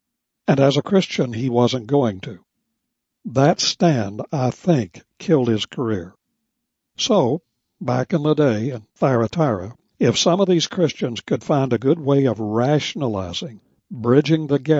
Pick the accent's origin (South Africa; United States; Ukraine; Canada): United States; West Virginia; I was born and raised in Union Country. My territory back in West Virginia when I was growing up was Redneck United Mine Workers.